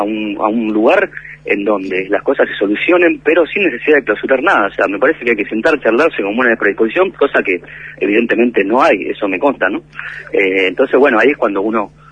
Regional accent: Buenos Aires, Argentina; yo soy acá de Villa Urquiza

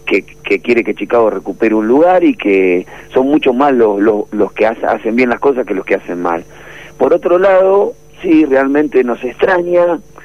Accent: Buenos Aires, Argentina; todos los que nacimos y nos criamos acá en Matadero

